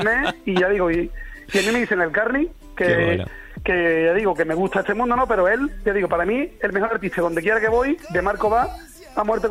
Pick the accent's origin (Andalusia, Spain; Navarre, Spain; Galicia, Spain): Andalusia, Spain; La Algaba; yo soy de La Algaba, un pueblo de Sevilla